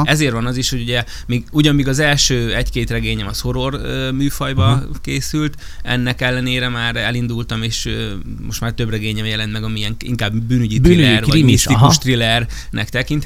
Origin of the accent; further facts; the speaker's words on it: Hungary; amikor az olvasók megtudták, hogy én egy magyar vagyok